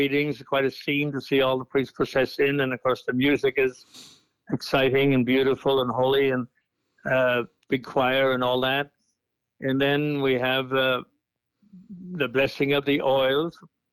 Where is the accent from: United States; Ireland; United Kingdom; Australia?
Ireland; Well, again, of course, everybody went. Not everybody went on Holy Thursday, just like here.